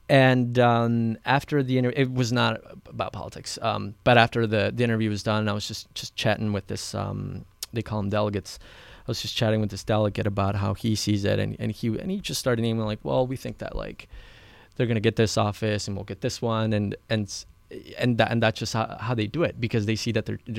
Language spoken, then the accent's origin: English; Colombia; first language Spanish; English is a second language; I only like to say that I speak Spanish because that's what I grew up speaking in Colombia, and then English, which is what I lived here for a really long time.